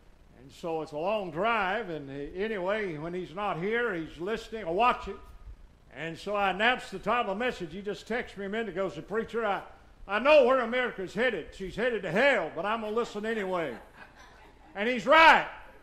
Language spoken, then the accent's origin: English; United States; I want to thank God for being an American today.